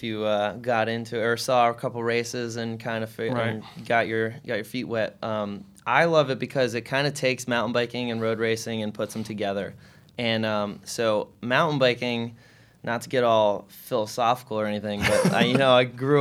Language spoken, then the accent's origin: English; Massachusetts, United States; I'm from Western Mass. Grew up here.